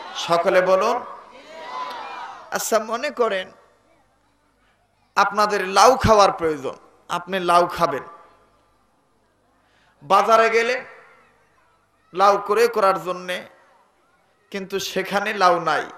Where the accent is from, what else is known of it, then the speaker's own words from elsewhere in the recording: Dhaka, Dhaka Division, Bangladesh; আমি ঢাকার মানুষ, ভাষায় তো কোনো তারতম্য নাই